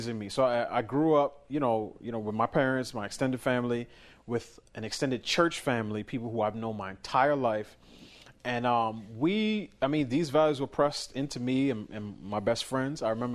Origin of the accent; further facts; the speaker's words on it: New York City, New York, United States; I grew up in New York City.